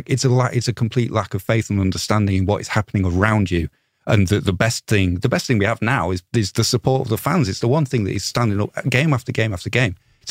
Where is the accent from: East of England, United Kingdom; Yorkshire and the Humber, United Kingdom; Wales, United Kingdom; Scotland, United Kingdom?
Yorkshire and the Humber, United Kingdom; Leeds; I'm from Leeds, so that's why I started supporting them